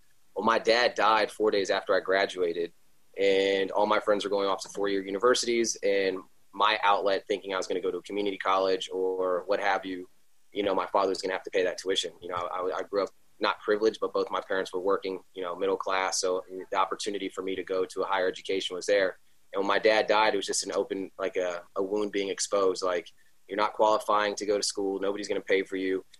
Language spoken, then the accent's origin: English; Stafford, Virginia, United States; I grew up in Virginia, kind of a unique town in Stafford, Virginia. My father was the athletic director at Quantico.